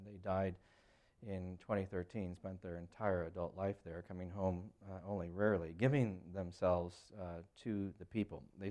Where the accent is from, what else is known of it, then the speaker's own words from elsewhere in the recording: England, United Kingdom; I'm really stiff. I'm English. I don't hug like a Latin